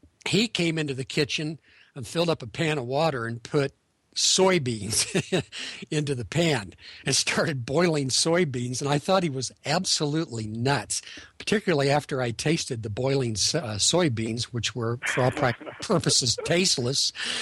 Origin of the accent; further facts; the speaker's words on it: Kansas, United States; he was from California and I come from Kansas.